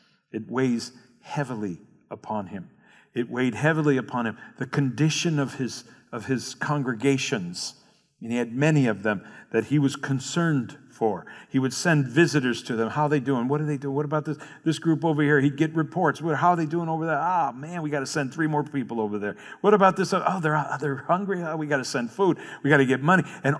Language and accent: English; United States; We have to forget the American thinking. Not that we can actually help that. We are American. We think that way.